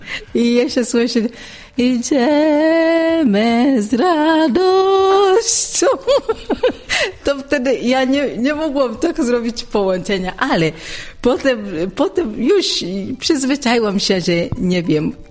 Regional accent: Tanzania; Jestem z Tanzanii i tam urodziłam się, nauczyłam się i studiowałam, zanim wstąpiłam do tego zgromadzenia.

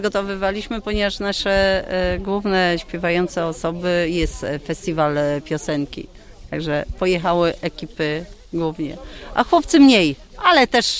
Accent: Łubniany, Opole Voivodeship, Poland; my jesteśmy z Łubnian

